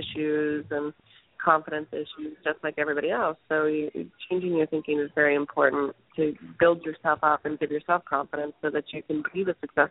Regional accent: the South, United States; And I grew up in the South, and when you moved into a neighborhood

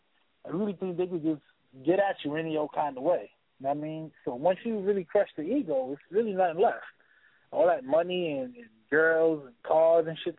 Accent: Bronx, New York, United States; I'm from the Bronx, but I live in Harlem.

